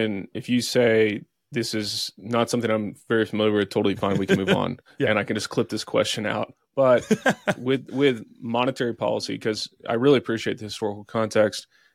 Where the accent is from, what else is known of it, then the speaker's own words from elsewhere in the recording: Texas, United States; because I'm a history kind of nerd and I'm from Texas